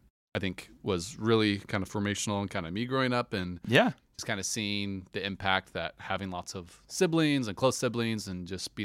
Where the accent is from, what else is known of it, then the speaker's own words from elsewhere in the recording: Oregon, United States; So I grew up in Southern Oregon.